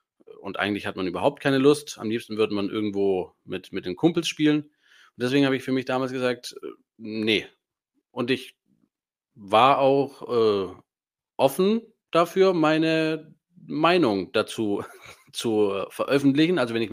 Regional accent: Italy; Ich bin in Italien groß geworden.

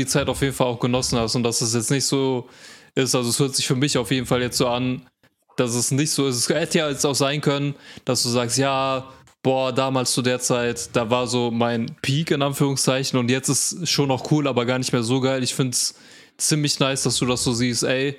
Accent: North Rhine-Westphalia, Germany; Und ich komme ja auch aus der Ecke, also NRW ist ja jetzt nicht alles so weit auseinander.

